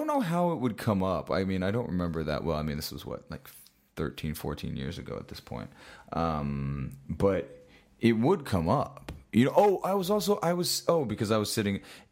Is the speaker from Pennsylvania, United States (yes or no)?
no; Tampa, Florida, United States; I grew up in the South, you know, I grew up in Tampa, and, you know, so much of... I grew up around a lot of Christianity.